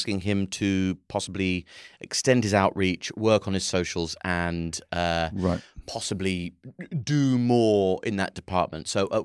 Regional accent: Birmingham, West Midlands, United Kingdom; I'm a Brummer, I'm from Birmingham.

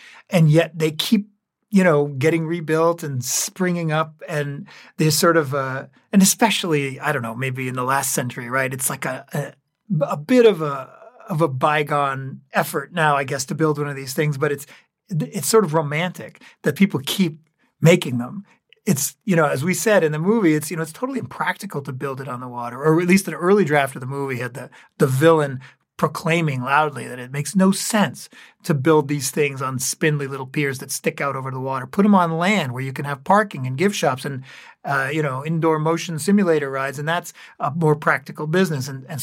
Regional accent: New England, United States; I grew up in towns in New England that had little amusement parks.

